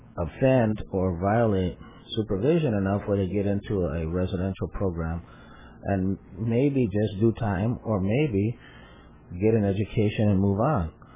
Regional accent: California, United States; my parents came here as immigrant farm workers. I grew up on the farm. I was born in Meadowland, out in a ranch out there

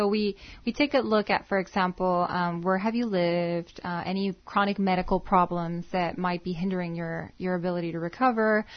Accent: Mexicali, Baja California, Mexico; now in El Centro, United States; I was born here in El Centro. I was raised in Mexicali, and I started my professional career here in the Valley. Been here ever since.

